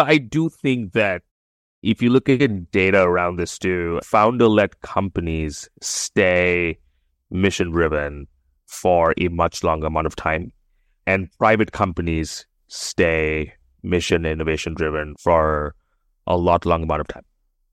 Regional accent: Kolkata, West Bengal, India; I grew up in India. So I spent 0 to 17 and a half in India, most of it in a town called Calcutta in the east of India. So it's a town of about 14 odd million people. And they speak Bengali. And I am Bengali.

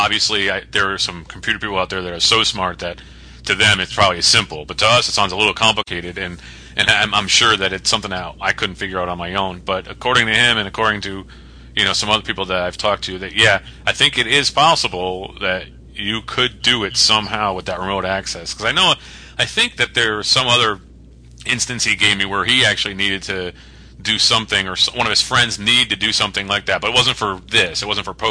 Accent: Connecticut, United States; and I'm from Connecticut. That's part of the tri-state area.

